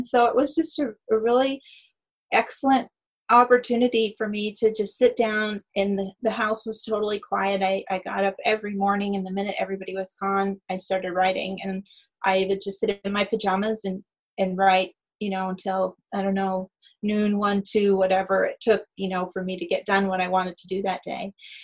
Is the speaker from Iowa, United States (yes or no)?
no; Michigan, United States; I was born in Houghton County in the UP. I lived here until I was 10. And then my family started a cycle of moving frequently.